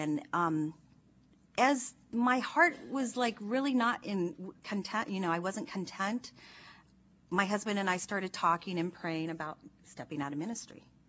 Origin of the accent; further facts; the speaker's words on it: Los Angeles, California, United States; Then he felt called back here to California. We're from Los Angeles area. My in-laws are here. My mother was here.